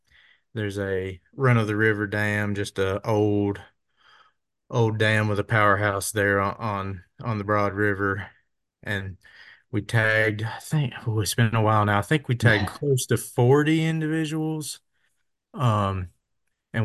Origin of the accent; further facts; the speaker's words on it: Greenville, South Carolina, United States; So I grew up on a fair amount of acreage just south of Greenville, South Carolina. We had a small, less than an acre farm pond there